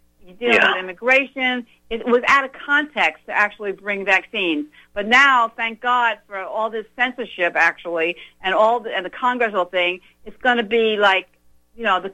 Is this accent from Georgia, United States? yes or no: no; New York, United States; As you know, you're from New York. I'm also from New York.